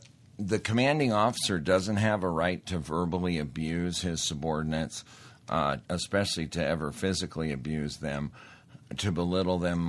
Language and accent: English; Montana, United States; I grew up in Montana. I've got a pretty assertive speech pattern.